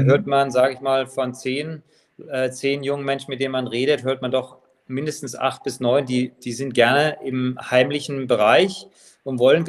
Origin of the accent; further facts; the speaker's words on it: Baden-Baden, Baden-Württemberg, Germany; moved away; meine Heimatstadt Baden-Baden, die ich immer vermissen werde, die ich aber auch regelmäßig jedes Jahr besucht habe.